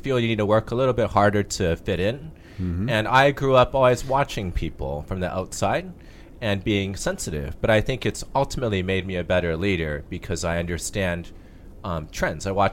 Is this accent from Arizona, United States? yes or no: no; California, United States; also born or lived in Canada; I grew up in Canada and Orange County, California.